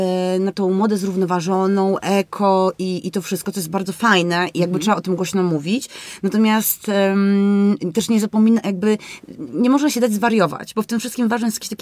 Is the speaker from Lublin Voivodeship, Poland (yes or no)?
yes; Lublin, Lublin Voivodeship, Poland; czy ja jestem z Lublina, nie?